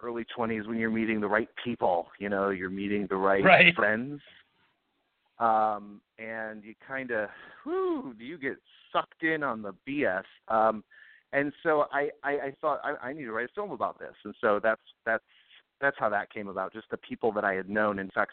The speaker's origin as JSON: {"language": "English", "town": "Chicago", "region": "Illinois", "country": "United States", "lives_now": "Los Angeles, United States", "said": "I am from Chicago, where I actually I was in a show called Tony and Tina's Wedding for 4 years out there."}